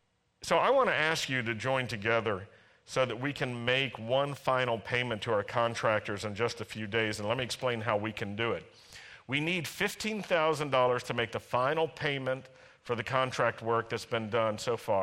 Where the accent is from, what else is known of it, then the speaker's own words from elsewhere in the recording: United States; now in Israel; You know, I come from Ashkenazi America.